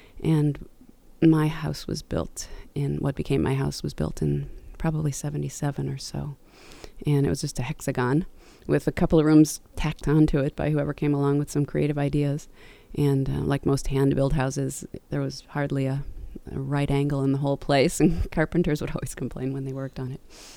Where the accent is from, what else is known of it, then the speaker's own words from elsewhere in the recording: Chicago, Illinois, United States; now in Ukiah, United States; Well, I grew up in Chicago, and as long as I could remember, I couldn't wait to get out of the city.